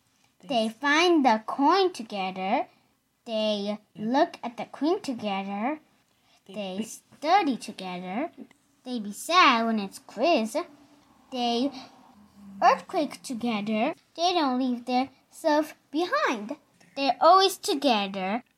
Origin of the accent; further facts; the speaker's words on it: Hudson, United States; I'm 6 years old, and I'm from Hudson